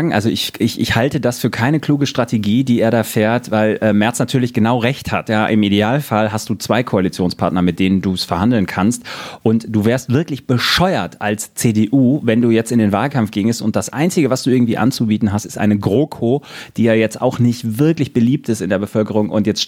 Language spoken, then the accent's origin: German; Brandenburg, Germany; Finde ich als Brandenburger auch nur so mittelpralle.